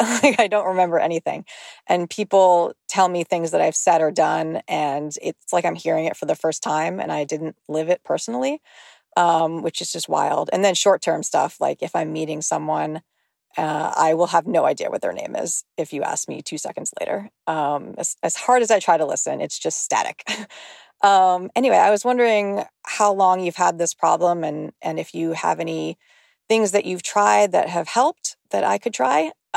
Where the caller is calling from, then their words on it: Savannah, Georgia, United States; I'm calling from Savannah. Today's actually my birthday. I'm 37.